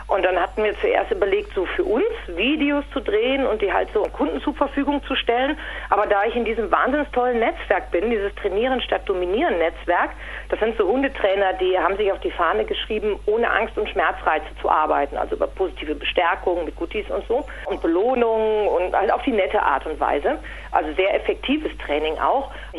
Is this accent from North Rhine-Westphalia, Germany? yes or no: yes; Cologne, North Rhine-Westphalia, Germany; accent: Kölsch; now in Bavaria, Germany; Ich komme ursprünglich aus Köln, also so aus der Rheinländer-Gegend, aber ich wohne jetzt hier schon seit knapp 20 Jahren. Also ein bisschen was bayerisch hört man schon mal durch, aber das Kölsch, das schlägt immer noch.